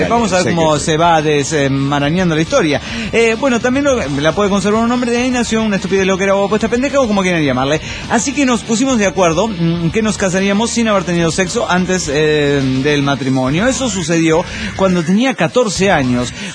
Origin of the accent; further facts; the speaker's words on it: Oaxaca, Mexico; en Oaxaca, de donde soy originario.